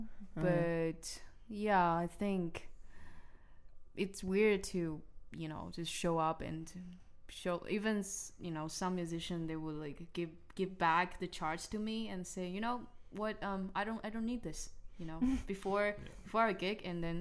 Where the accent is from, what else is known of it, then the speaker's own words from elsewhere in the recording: Taoyuan, Taiwan; No, I'm from like a rural area. I'm from Taoyuan. And it's like, I'm from a rural area.